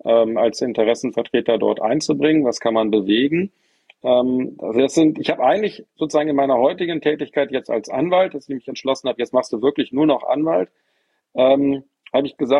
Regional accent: Bonn, North Rhine-Westphalia, Germany; Ich bin in Bonn groß geworden. Ich habe 1989 Abitur gemacht.

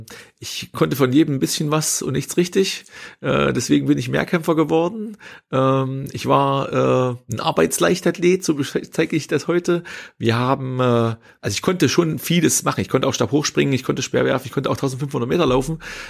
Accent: Hermsdorf, Thuringia, Germany; Habe Abitur gemacht in meinem Heimatort in Hermsdorf, am Hermsdorfer Kreuz, A9, A4 Kreuzung, kleiner Ort.

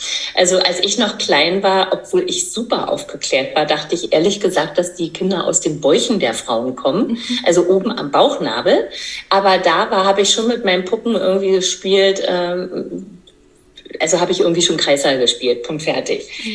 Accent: East Germany, Germany; komme aus dem Osten, das heißt Geburtshilfe gab es ja bei uns nur im Kreißsaal, also nicht Hausgeburtshilfe.

